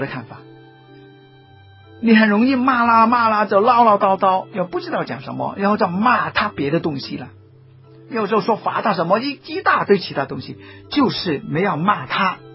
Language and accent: Chinese; Guangdong, China; 我们广东人更糟糕的